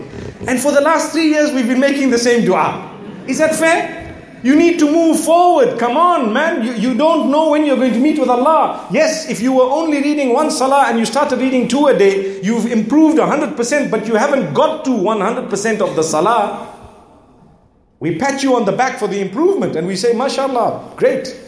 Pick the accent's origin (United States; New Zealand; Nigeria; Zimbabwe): Zimbabwe; You know, I come from Zimbabwe where, subhanAllah, the farming is quite a big thing.